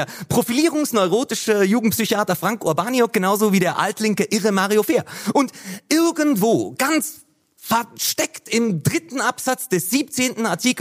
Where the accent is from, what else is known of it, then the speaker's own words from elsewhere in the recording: St. Gallen, Switzerland; Ich komme aus St. Gallen, ja.